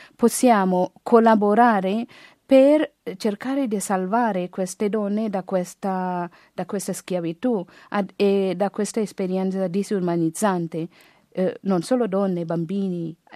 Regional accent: India; Io vengo dall'India.

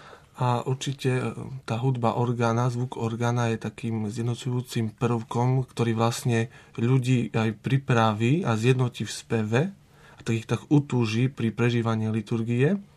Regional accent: Krompachy, Košice Region, Slovakia; ja som z Krompách, je to okres Spišská Nová Ves

